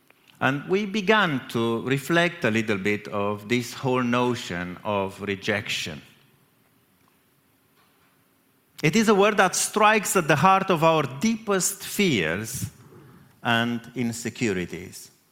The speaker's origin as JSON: {"language": "English", "country": "Romania", "moved": "yes", "said": "I come from Eastern Europe. I encounter this often, even in this country."}